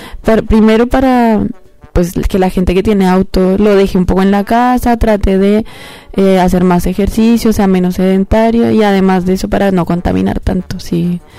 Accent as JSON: {"language": "Spanish", "country": "Colombia", "said": "como yo soy de Colombia, ya en Bogotá igual hace mucho tiempo hay una gran cultura ciclística"}